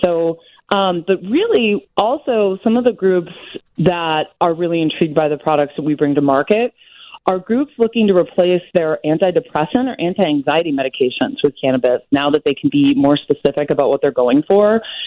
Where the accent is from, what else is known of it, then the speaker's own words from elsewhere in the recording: Wisconsin, United States; Like, I'm from Wisconsin, and I just flew in yesterday from our partners out in Ohio